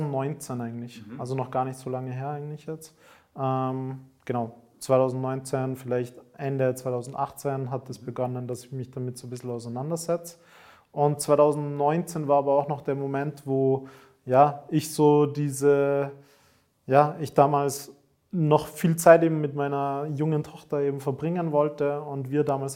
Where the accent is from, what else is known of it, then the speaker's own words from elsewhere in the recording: Austria; Und bin dann dort bei uns in Österreich vor der Wirtschaftskammer gestanden und habe mein Gewerbe damals angemeldet